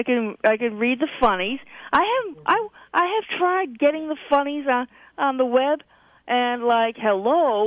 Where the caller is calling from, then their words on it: Rochester, New York, United States; Rochester.